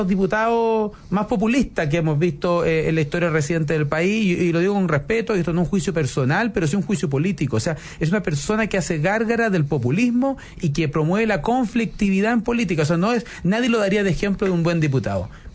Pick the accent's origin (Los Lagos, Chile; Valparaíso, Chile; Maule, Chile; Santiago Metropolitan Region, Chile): Santiago Metropolitan Region, Chile; San Bernardo; yo soy un hombre nacido y criado en San Bernardo, así que calle Los Morros, altura para el 40 y medio de la Gran Avenida.